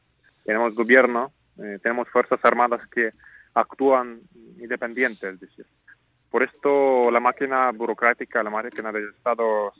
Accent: Ukraine; Spanish is a second language; aquí yo como analista político, no como un ucraniano, entiende que de verdad el gobierno de Ucrania hace lo que puede para sobrevivir

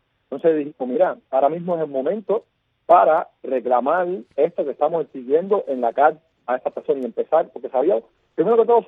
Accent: Cuba; soy un ciudadano cubano

